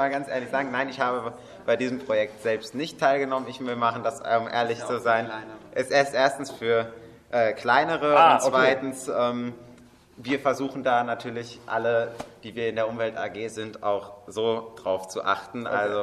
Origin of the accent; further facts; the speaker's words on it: Alzey, Rhineland-Palatinate, Germany; Also wir kommen aus Alzey, das ist in der Nähe von Mainz, vom Gymnasium am Römerkastell